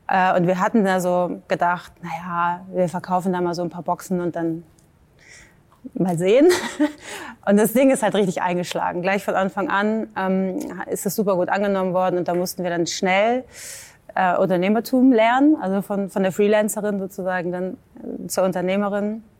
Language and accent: German; Hamburg, Germany; ich bin aus Hamburg